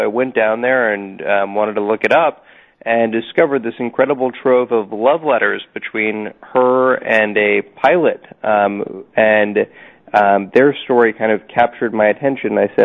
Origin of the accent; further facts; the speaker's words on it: Tucson, Arizona, United States; He lived up in Tacoma, Washington, but I grew up in Tucson